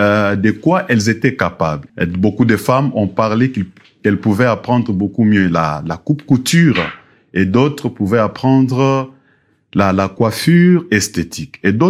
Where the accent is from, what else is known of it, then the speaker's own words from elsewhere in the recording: Kinshasa, DR Congo; nous, on vient de Kinshasa, regarde ce que nous faisons comme travail